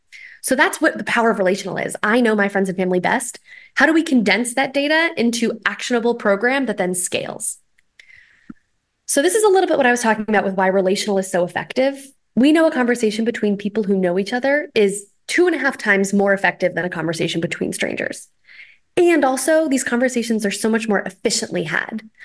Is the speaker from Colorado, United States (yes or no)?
yes; Boulder, Colorado, United States; I am registered in Boulder, Colorado. I grew up on Wonderland Hill Avenue.